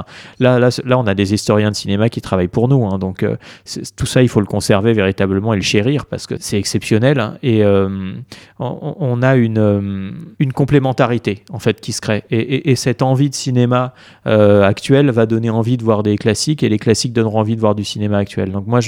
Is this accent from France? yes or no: yes; France; qui fait aussi corps avec ce que nous sommes en tant que Français, notre culture